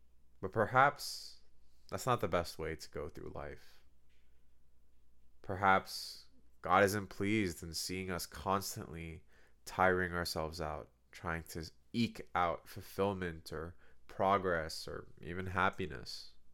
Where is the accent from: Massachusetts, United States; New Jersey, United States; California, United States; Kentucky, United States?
Massachusetts, United States; Boston; the worst part of traveling by plane as a Bostonian in particular is getting to and from Logan Airport.